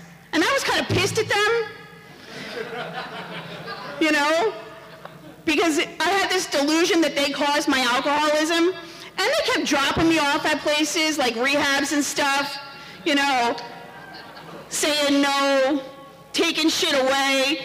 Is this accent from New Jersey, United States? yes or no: yes; New Jersey, United States; I'm one of five kids. I grew up in Essex County, New Jersey.